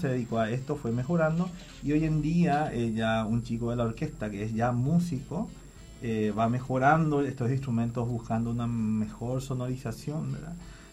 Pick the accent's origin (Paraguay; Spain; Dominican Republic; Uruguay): Paraguay; Carapeguá, Paraguarí; en mi pueblo, donde crecí, en Carapeguá, se llama 83 kilómetros de Asunción, la capital del Paraguay.